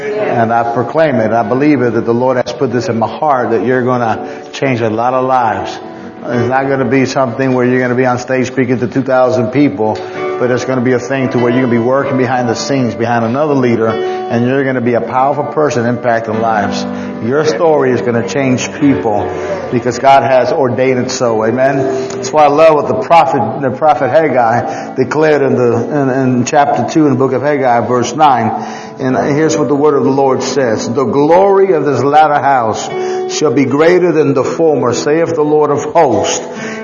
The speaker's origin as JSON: {"language": "English", "region": "New York", "country": "United States", "said": "You know, I'm a Puerto Rican. I'm a New Yorker."}